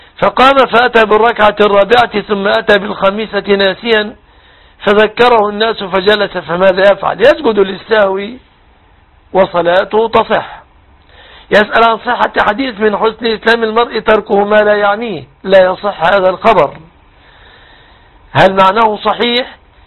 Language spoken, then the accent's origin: Arabic; Egypt